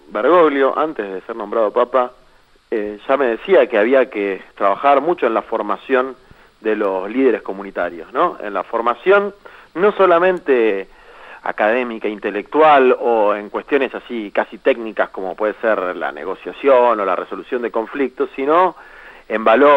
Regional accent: Argentina; no me voy a ir a vivir a Roma, yo soy ciudadano argentino

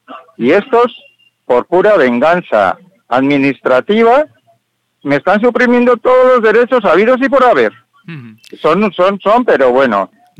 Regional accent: Oñati, Basque Country, Spain; les corresponde los mismos derechos que todos los habitantes de Oñati, de mi pueblo, de Euskal Herria

